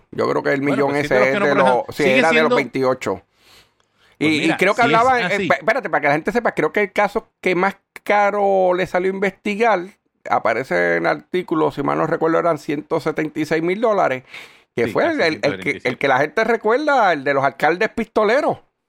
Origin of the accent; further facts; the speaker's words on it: San Lorenzo, Puerto Rico; De mi municipio, de mi pueblo, donde nací y me crié, San Lorenzo.